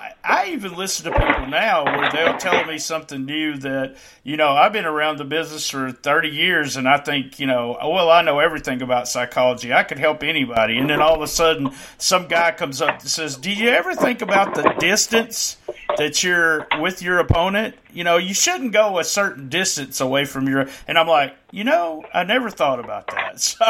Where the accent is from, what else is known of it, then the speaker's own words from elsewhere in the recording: Memphis, Tennessee, United States; I'm originally from the Memphis, Tennessee area